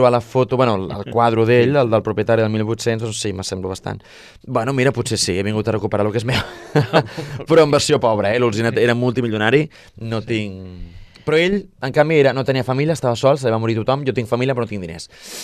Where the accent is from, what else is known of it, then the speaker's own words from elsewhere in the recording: Marinals, Catalonia, Spain; jo de petit, jo vivia als Marinals, jo soc de Marinals, jo mai m'enamago, he viscut al centre. Però jo vaig néixer al 88, i del 88 al 96 vaig viure als Marinals.